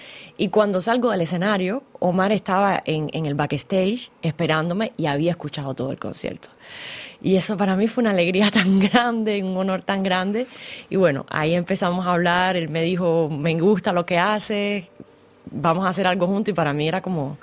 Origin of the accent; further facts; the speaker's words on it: Cuba; En mi país, yo creo que casi todos los músicos beneficiamos de esa formación. Y eso hace también que la música cubana y que los músicos cubanos tienen el irradian eso